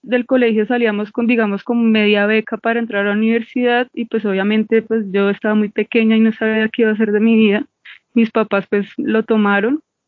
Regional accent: Bogotá, Colombia; Yo soy de acá de Bogotá, y perdón, no le dije en mi presentación, soy de Bogotá. Mi mamá es santandereana y mi papá también es de acá de Bogotá.

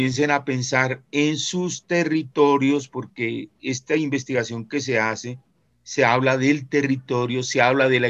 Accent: Colombia; lo que nos hizo como colombianos lo que somos hoy en día

